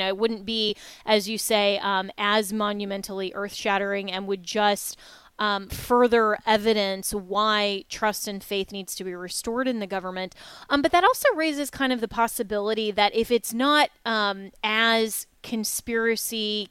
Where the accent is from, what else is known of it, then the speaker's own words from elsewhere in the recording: Florida, United States; who is actually representative here from my home state of Florida